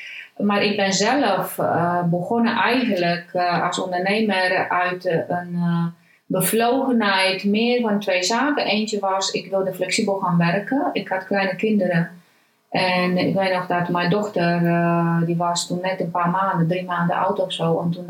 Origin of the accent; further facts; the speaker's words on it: Romania; Dutch is a second language; now in Netherlands; Ik ben Roemeense van afkomst. Ben ruim 27 jaar geleden naar Nederland gekomen.